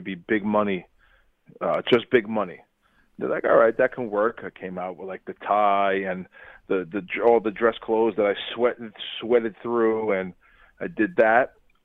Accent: Brooklyn, New York, United States; I grew up Italian kid in Brooklyn. I'm not saying like, oh, my family's connected, but like it was people, like it was the way I grew up.

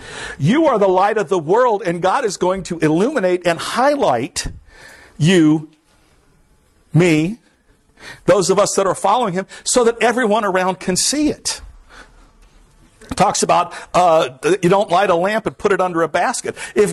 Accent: Hollywood, Florida, United States; also born or lived in Pompano Beach; I was born in Pompano Beach. I am from Hollywood, Florida. Here I am.

